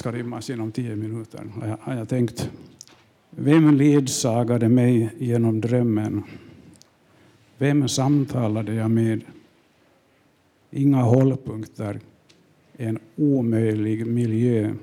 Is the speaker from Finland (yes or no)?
yes; Vaasa, Ostrobothnia, Finland; Jag kommer från Österbotten, bott i Vasa hela min barndom och ungdom. Det är en svensk stad. Man kan naturligtvis tala om att det är en tvåspråkig stad. Där finns både finsktalande och svensktalande. Men man klarar sig på svenska.